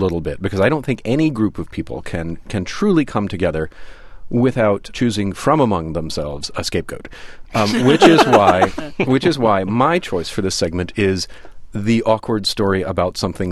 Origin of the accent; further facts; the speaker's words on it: Deep South, United States; Well, as Glenn sort of alluded to, I am from the Deep South.